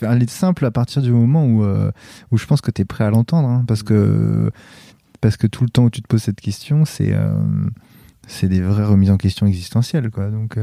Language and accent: French; Puteaux, Île-de-France, France; born there; je suis né à Puteaux en 85